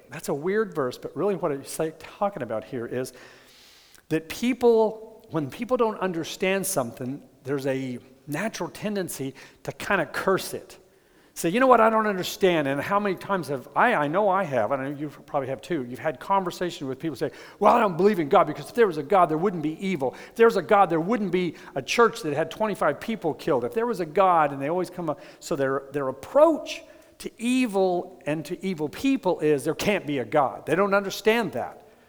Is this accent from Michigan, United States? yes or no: no; Texas, United States; my first reaction to that, because I'm a Texan, is why wasn't somebody there to protect those people?